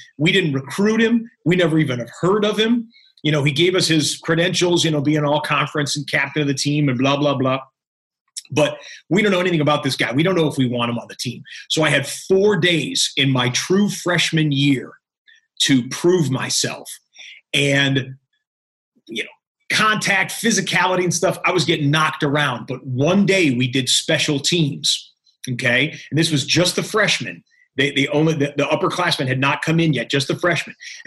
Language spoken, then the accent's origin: English; Michigan, United States; I grew up in Michigan, but I went to school in New York